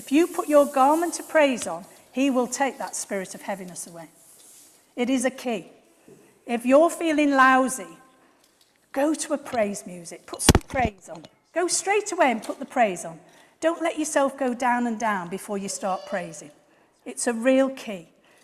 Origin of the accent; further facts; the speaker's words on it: England, United Kingdom; And as English people, you know, we find it a bit hard sometimes to break through our Englishness.